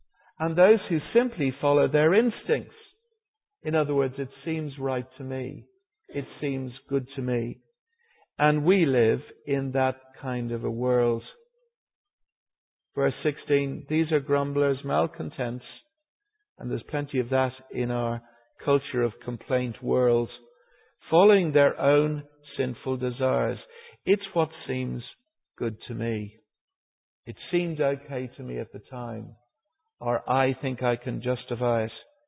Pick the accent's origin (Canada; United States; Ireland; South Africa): Ireland; because I come from Ireland, as you may have detected in my accent.